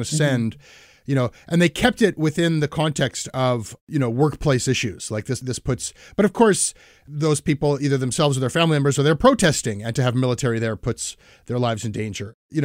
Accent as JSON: {"language": "English", "town": "Ottawa", "region": "Ontario", "country": "Canada", "tie": "born or raised there", "said": "first week hosting the CBC Ottawa Drive Home Show. A dream job. My first permanent gig. I'm back in my hometown."}